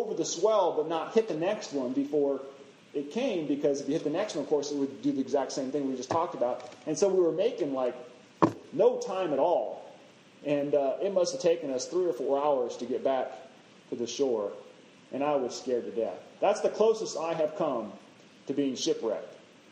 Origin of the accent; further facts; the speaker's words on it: Juneau, Alaska, United States; I remember when I was growing up in Juneau, Alaska, I had all kinds of opportunity to go out on the water on a regular basis.